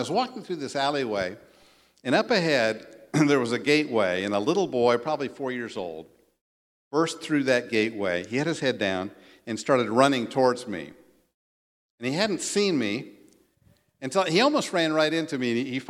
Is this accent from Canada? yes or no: no; United States; now in China; Now, I love the fact that I'm an American, and I thank the Lord for that.